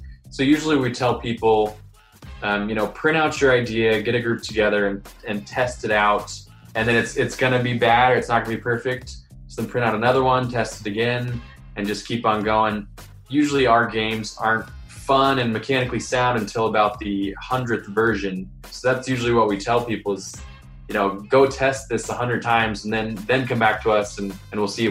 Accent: Columbus, Ohio, United States; I am from Columbus, Ohio.

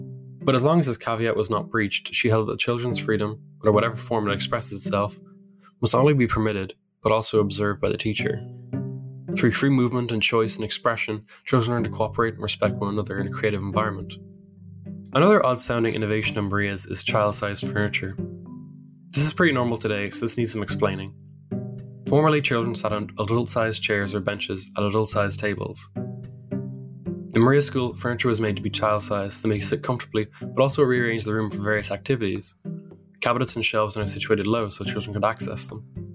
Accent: Ireland; from countries like Germany, Australia, India, the US, parts of Africa, and my home country, Ireland.

